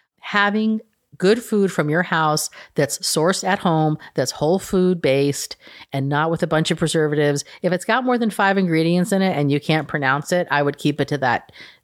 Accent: California, United States; I'm from California, so whenever I can get organic fruits and vegetables, I like the farmer's market here.

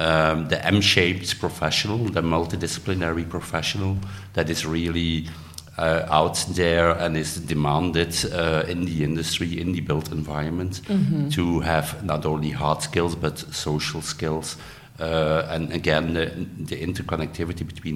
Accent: Belgium; English is a second language; I'm from Belgium and I have a PhD in economics

